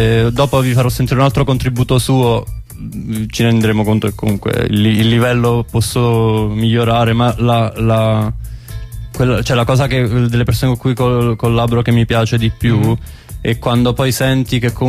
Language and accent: Italian; Basilicata, Italy; siamo cresciuti entrambi in Basilicata, nel suo paesino, entrambi da famiglie campane